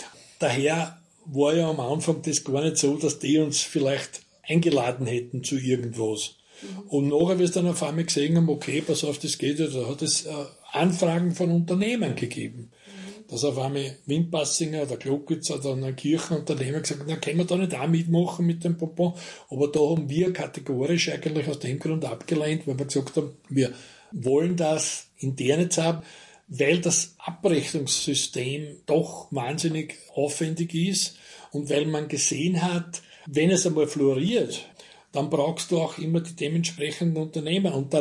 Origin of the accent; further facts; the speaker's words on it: Ternitz, Lower Austria, Austria; Ich bin auch in der Industriestadt Ternitz aufgewachsen.